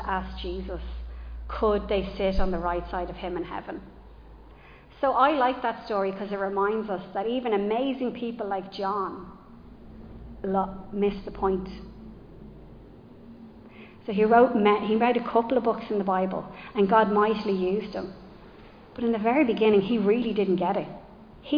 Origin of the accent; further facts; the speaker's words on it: Ireland; I am Irish.